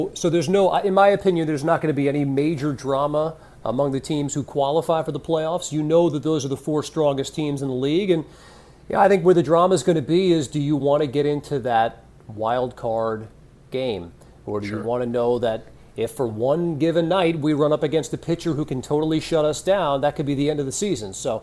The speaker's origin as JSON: {"language": "English", "region": "New York", "country": "United States", "tie": "born or raised there", "said": "You know, Jeremy, I grew up on Long Island."}